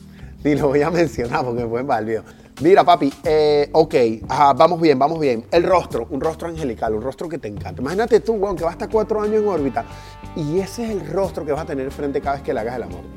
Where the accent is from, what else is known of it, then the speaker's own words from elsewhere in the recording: Venezuela; que los venezolanos en la industria musical seamos una fuerza como los boricuas en unos años